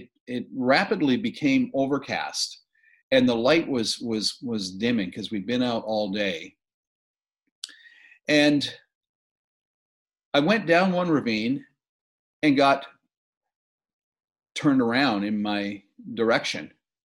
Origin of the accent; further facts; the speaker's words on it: Manitoba, Canada; When I grew up in Manitoba, every year, hunting was the big thing.